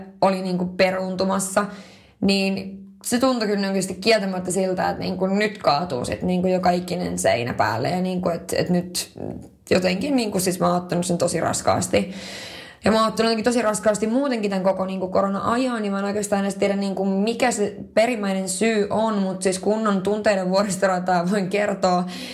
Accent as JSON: {"language": "Finnish", "region": "Northern Finland", "country": "Finland", "said": "ja mä nautin pohjoisesta, kun mä oon pohjoisesta kotoisin"}